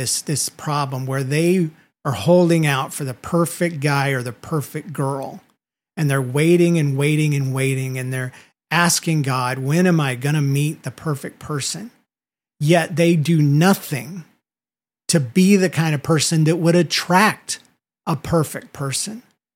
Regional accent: Georgia, United States; because I was from South Georgia.

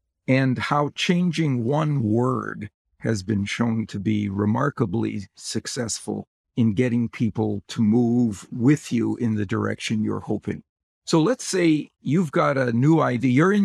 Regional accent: Wisconsin, United States; I grew up in Wisconsin, and the NFL team associated with Wisconsin is the Green Bay Packers.

